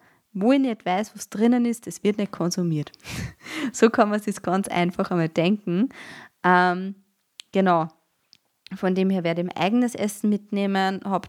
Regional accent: Austria; als Österreicherin

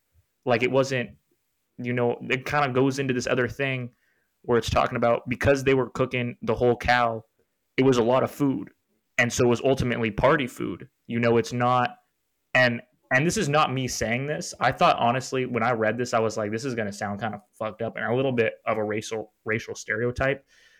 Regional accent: California, United States; I mean, I grew up in California though. I lived in Southern California for 18 years

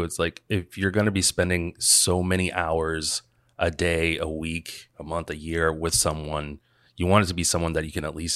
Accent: Boston, Massachusetts, United States; when I moved back to Boston after college, and I'm from Boston.

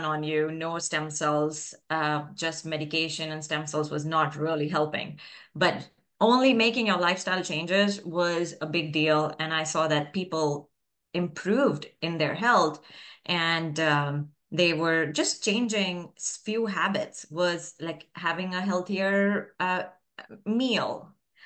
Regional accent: India; being an Indian, my parents wanted me to be a doctor or an engineer.

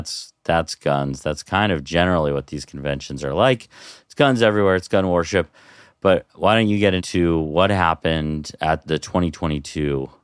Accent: Colorado, United States; Yeah, I think I probably did it like once or twice growing up in Colorado, but I didn't really have that strong of opinions on guns.

